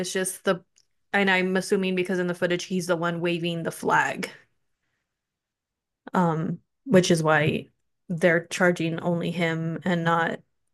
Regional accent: United Kingdom; and also like as a British person, like telling, saying this about an Irish, like Irish people, like.

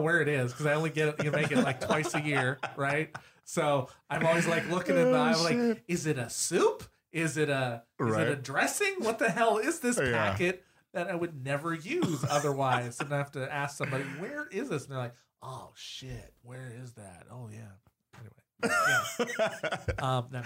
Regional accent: Massachusetts, United States; Well, growing up in Massachusetts, Aaron would know that it was not Thanksgiving unless somebody called someone a son of a bitch.

